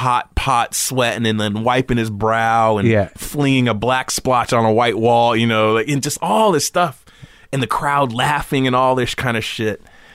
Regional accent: California, United States; it starts from these little stupid things growing up in California, you know, having a lemon tree in the backyard, you know?

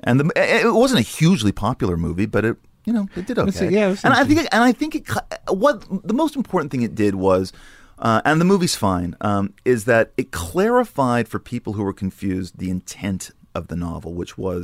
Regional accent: Los Angeles, California, United States; I grew up in Sherman Oaks. We were middle class.

